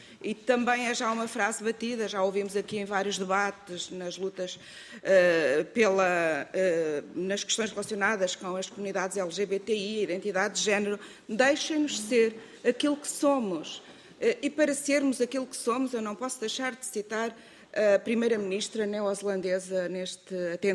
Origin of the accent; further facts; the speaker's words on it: Centro, Portugal; Eu sou uma portuguesa do centro do país, do interior, também não sou da área urbana